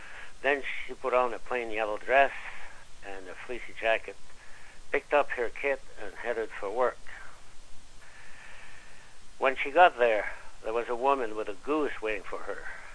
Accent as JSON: {"language": "English", "town": "Granby", "region": "Quebec", "country": "Canada", "tie": "born or raised there", "also_born_or_lived": "Beaumont, Alberta"}